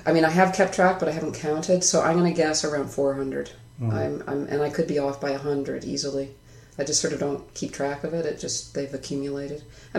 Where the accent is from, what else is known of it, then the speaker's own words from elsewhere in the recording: Etobicoke, Ontario, Canada; when we were both teenagers growing up in Etobicoke.